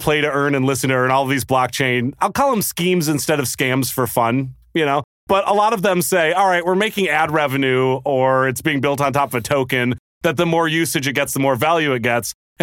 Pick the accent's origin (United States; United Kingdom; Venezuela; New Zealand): United States; Michigan; now in Los Angeles, United States; Well, it's weird because I grew up in Michigan. I went to University of Michigan with a film and video major.